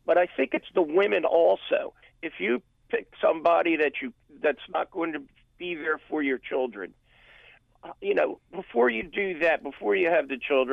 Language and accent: English; Maryland, United States; You know, I grew up on Fayette and Collington Avenue.